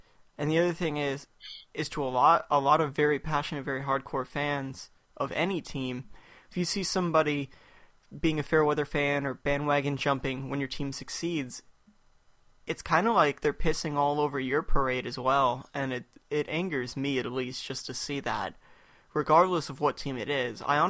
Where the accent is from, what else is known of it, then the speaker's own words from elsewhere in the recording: Chicago, Illinois, United States; also born or lived in Indiana; I'm from Indiana, and I absolutely love the Indiana Pacers. I also love the Chicago Blackhawks because I spent my youth growing up in the Chicagoland area